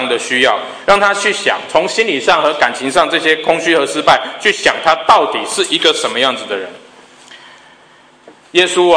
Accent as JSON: {"language": "Chinese", "country": "Singapore", "accent": "Singaporean", "said": "那 我的口音是新加坡口音，他的口音是韩国人口音，反正就是用英文来谈。"}